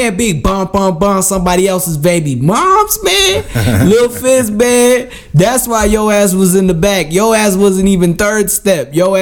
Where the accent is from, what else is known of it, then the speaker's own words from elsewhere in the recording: Boston, Massachusetts, United States; I'm from Boston, y'all, so I'm very biased.